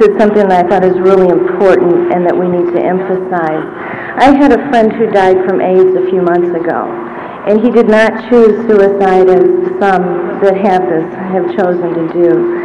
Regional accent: St. Louis, Missouri, United States; I'm a nurse from St. Louis

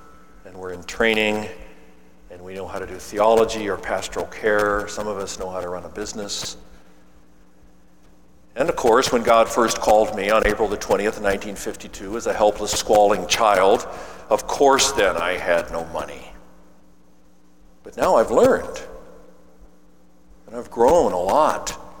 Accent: United States; I'm an American. We're a can-do kind of people.

